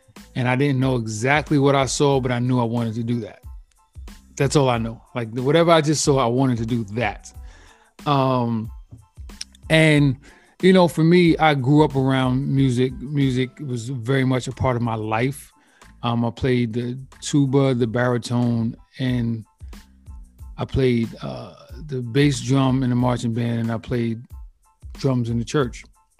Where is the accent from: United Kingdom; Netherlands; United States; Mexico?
United States; Clinton Hill, New York; so growing up in Clinton Hills, like specifically on my block, which is Lafayette, like the block is super long.